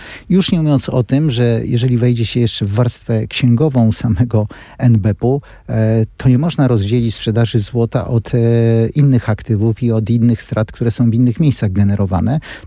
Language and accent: Polish; Kalisz, Greater Poland Voivodeship, Poland; ja pochodzę z okręgu kalisko-leszczyńskiego, u mnie w Kaliszu